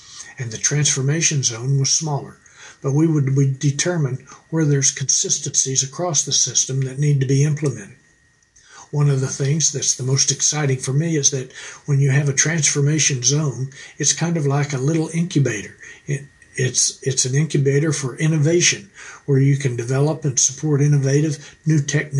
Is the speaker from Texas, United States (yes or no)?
yes; Texas, United States; I was raised in Central Texas, but I've been coming west for 35 years as soon as I could drive.